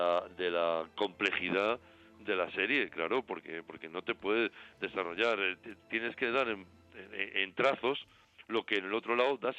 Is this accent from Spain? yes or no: yes; Madrid, Community of Madrid, Spain; nosotros, que somos gente de Antón Martín y de Chamberí